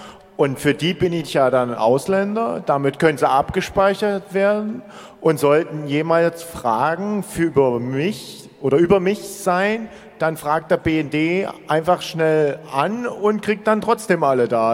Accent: Germany; Ich bin ja Deutscher und dementsprechend würden die Filter auf mich zutreffen.

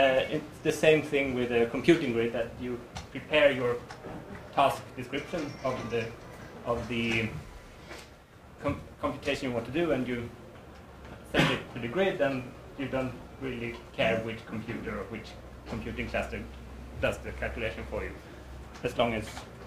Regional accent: Uppsala, Uppsala County, Sweden; Okay, so I'm from Uppsala in Sweden

